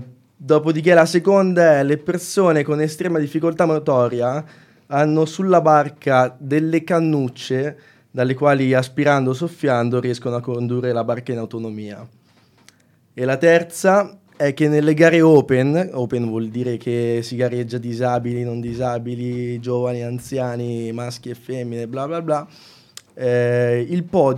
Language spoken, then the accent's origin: Italian; Milan, Lombardy, Italy